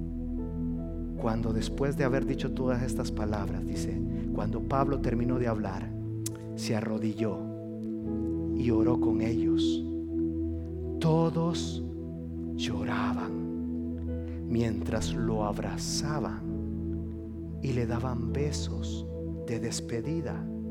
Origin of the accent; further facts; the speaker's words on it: Japan; Mira que yo soy japonés y me enseñaron a comer vegetales.